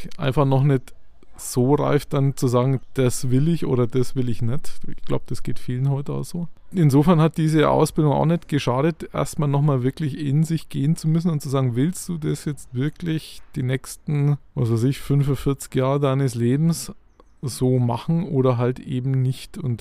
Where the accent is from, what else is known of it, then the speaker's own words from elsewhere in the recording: Kulmbach, Bavaria, Germany; now in Fürth, Germany; Nein, ich komme aus Kulmbach eigentlich.